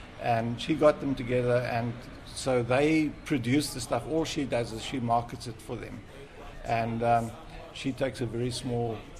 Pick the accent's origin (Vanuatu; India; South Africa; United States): South Africa; growing up in South Africa, which is obviously a part of Africa, we're surrounded by African art and artifacts all the time. And I grew up with amongst black children on a farm.